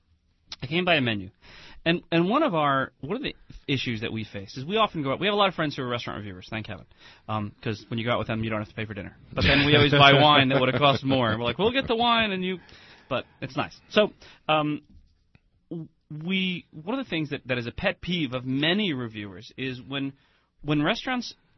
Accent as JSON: {"language": "English", "country": "Ireland", "said": "And I'm Irish boy. What do I know about Italian except for, you know, it doesn't look like the menus I've seen in Italy."}